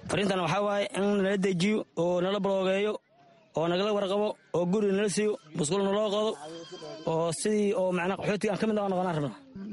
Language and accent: Somali; Saakow, Middle Juba, Somalia; waxaan ka soo barakacay degmada Saakow, xasaboon iyo 5 bilood aan deganahay.